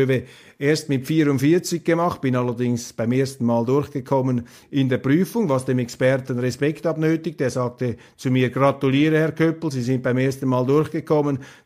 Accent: Switzerland; das ist jetzt meine Beobachtung als Schweizer, so nehme ich das wahr

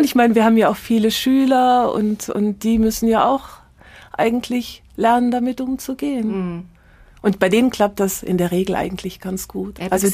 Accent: Germany; now in Switzerland; Ich bin ja Deutsche in der Schweiz

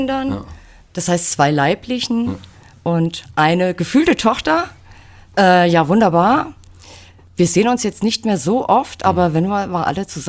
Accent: Großenlüder, Hesse, Germany; also born or lived in Fulda; Also ich bin in Fulda geboren und in Großenlüdermüß aufgewachsen … Mein Leben fand halt derzeit auch oder fand immer in und um Fulda

